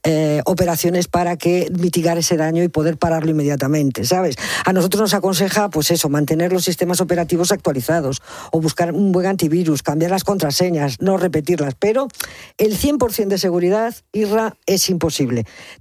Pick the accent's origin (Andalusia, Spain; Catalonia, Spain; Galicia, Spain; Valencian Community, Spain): Galicia, Spain; como buena gallega y como tú, somos desconfiados de nacimiento.